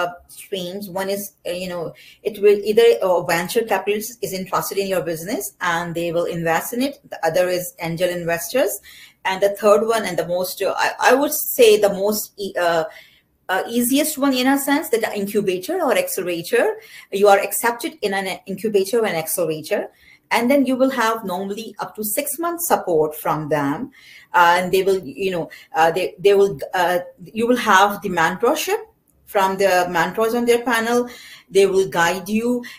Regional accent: Pakistan; because I'm from Pakistan

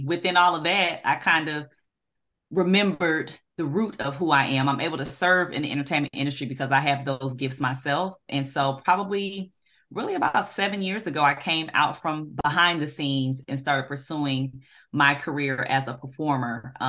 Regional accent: Los Angeles, California, United States; now in Atlanta, United States; California girl with sweet tea in my veins. So I've been in Atlanta longer than I was in Los Angeles. So I'm from Atlanta.

